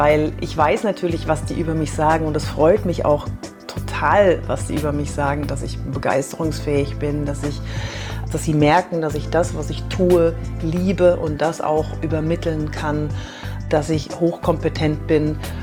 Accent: Fürth, Bavaria, Germany; Ja, ich bin in Fürth aufgewachsen, tatsächlich mit meiner Familie.

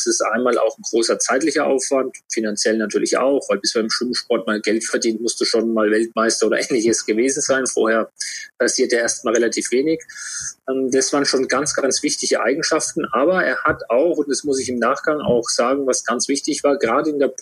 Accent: Würzburg, Bavaria, Germany; born there; bin Vater von zwei Kindern, 4 und 6 Jahre alt und bin ein gebürtiger Würzburger.

